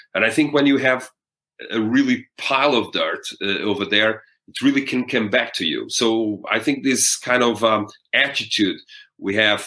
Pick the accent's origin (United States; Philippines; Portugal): Portugal; I mean, we're from Portugal. We don't have any, you know, rock and roll bands that are famous worldwide.